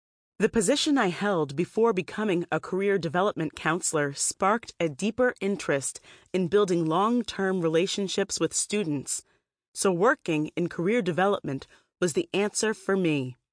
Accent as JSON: {"language": "English", "region": "Connecticut", "country": "United States", "tie": "born or raised there", "lives_now": "New York, United States", "said": "I was about 2 years out of college and determined not to go back to my hometown in Connecticut and live with my parents."}